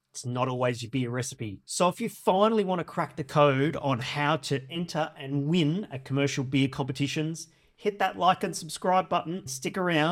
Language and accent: English; Brisbane, Queensland, Australia; here in my hometown of Brisbane, Australia.